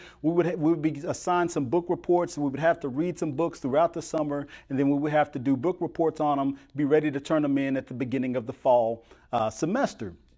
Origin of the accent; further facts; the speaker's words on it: Nashville, Tennessee, United States; So in growing up in Nashville, one of the things that we had is that we had the Edge Hill Public Library.